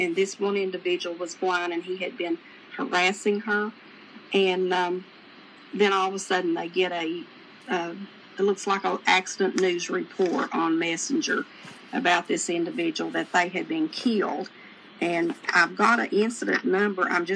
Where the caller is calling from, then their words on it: Florida, United States; I'm calling from Florida.